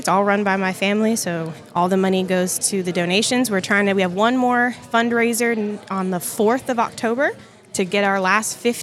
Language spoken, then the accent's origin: English; Brunswick, Georgia, United States; So we grew up in South Georgia in Brunswick.